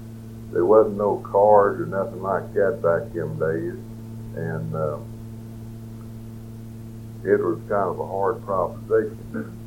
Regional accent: Yoakum, Texas, United States; born there; I was born in Yoakum, Texas, August the 30th, 1903.

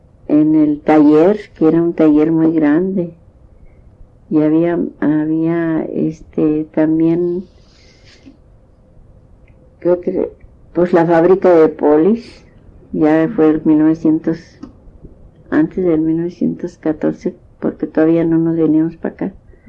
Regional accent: Nuevo Laredo, Tamaulipas, Mexico; now in Laredo, United States; porque yo soy de Nuevo Laredo, de allá de México, ¿verdad? Y como allá nací en el rancho, pero nos vinimos para Nuevo Laredo. Y ahí en Nuevo Laredo, pues ahí nos quedamos, porque ahí murió mi papá. Y ahí fui yo a la escuela.

